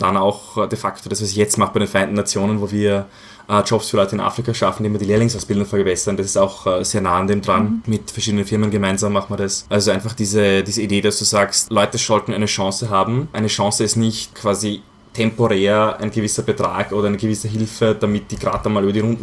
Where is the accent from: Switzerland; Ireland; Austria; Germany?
Austria; Graz, Styria; ich bin in Graz aufgewachsen, ich habe in Graz dann auch meinen Bachelor gemacht in BWL